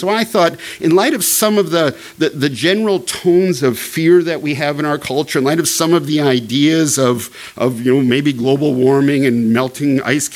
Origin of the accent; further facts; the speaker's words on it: Canada; You know, as a Canadian, I always think, you know, if the ice would melt up north, it'd be kind of a good thing.